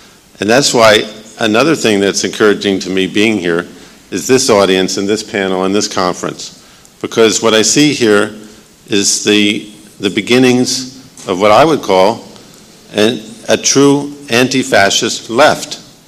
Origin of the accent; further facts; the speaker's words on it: United States; moved away as an adult; now in Israel; And I've lived in Israel now for 13 years. As you can tell, I grew up in America.